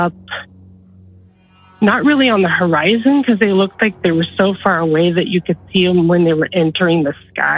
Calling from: Nebraska, United States; I live in central Nebraska.

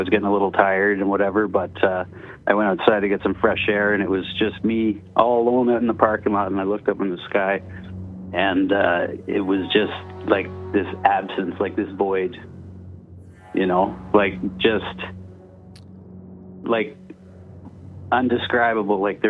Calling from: North Bay, Ontario, Canada; in North Bay.

